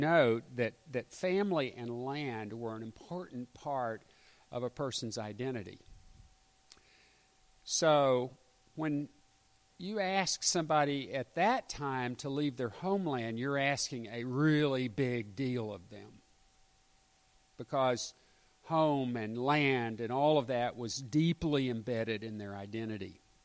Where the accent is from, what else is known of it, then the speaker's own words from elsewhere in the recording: Little Rock, Arkansas, United States; I grew up in a very mobile family. We grew up in Little Rock. I mean, all but about 3 years of 18, I was there.